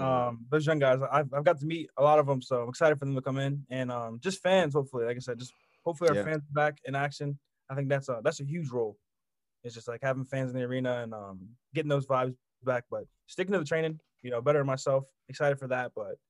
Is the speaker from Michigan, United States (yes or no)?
no; Maryland, United States; Like for me, PA, I'm from Maryland, so my dad's from Pittsburgh, so that's why I like all the Pittsburgh teams.